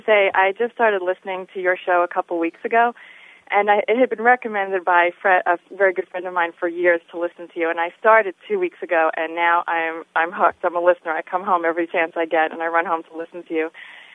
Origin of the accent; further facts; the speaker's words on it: Brooklyn, New York, United States; And I've grown up in New York. I grew up in Brooklyn